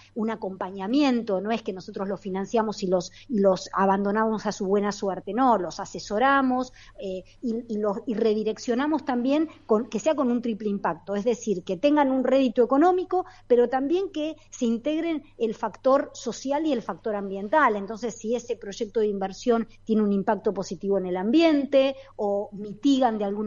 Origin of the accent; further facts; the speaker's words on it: Patagonia, Argentina; yo soy patagónica también, o sea, conozco el país